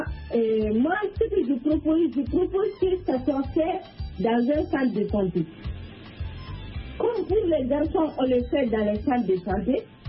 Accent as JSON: {"language": "French", "country": "Mali", "said": "Oui, chez nous au Mali, cette affaire a suscité beaucoup de problèmes entre le gouvernement et la population."}